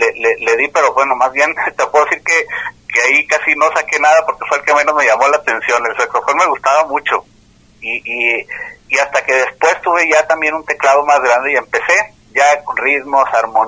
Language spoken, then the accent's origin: Spanish; Colotlán, Jalisco, Mexico; also born or lived in Guadalajara; Yo nací en Guadalajara, pues ya ves, la gente se trasladaba por mejores condiciones de los hospitales, y pero crecí también en Colotlán, Jalisco, allá pues prácticamente estudié y todo.